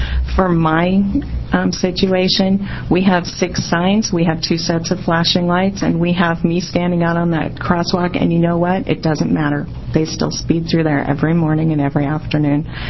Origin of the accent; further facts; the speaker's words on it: Salem, United States; I'm from Salem.